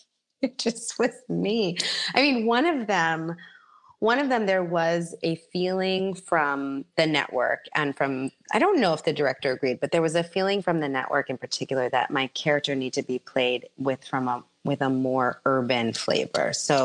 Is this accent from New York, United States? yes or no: yes; Bronx, New York, United States; you know, I'm from the Bronx.